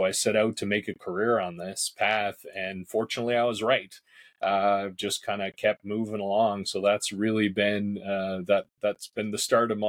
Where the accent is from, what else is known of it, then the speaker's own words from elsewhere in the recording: St. John's, Newfoundland and Labrador, Canada; Yeah, I grew up in Newfoundland. So the easternmost city in Canada, St. John's, Mount Pearl. And so that's where it all began.